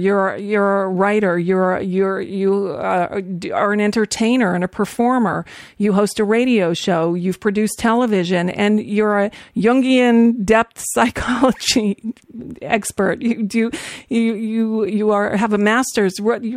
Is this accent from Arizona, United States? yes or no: no; Florida, United States; also born or lived in Los Angeles; I grew up in South Florida. You were in Los Angeles